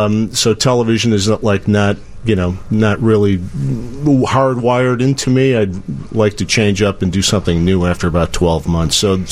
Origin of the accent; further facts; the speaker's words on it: Chicago, Illinois, United States; I think maybe, you know, growing up in Chicago, we had Family Classics with Frazier Thomas.